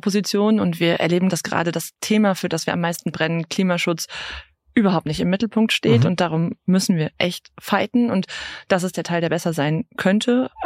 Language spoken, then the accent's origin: German; Rhineland, Germany; ich bin Rheinländerin